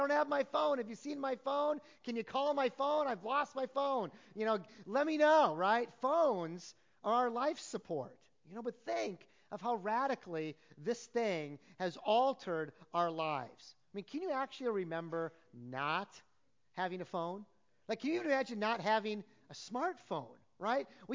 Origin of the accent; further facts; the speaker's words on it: Iowa, United States; But again, as you've read, we're from Iowa.